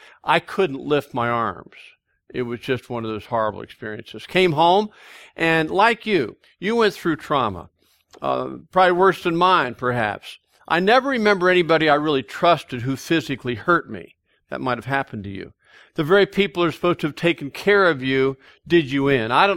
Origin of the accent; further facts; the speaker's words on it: Colorado Springs, Colorado, United States; And so there we are growing up in Colorado Springs.